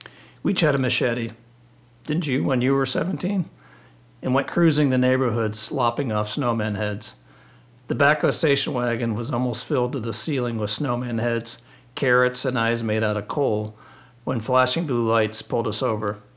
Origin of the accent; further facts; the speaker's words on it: New York, United States; growing up in the Adirondacks in the 60s and 70s, when it was always cold, even in the summer. Although I've lived in warm weather for over half my life since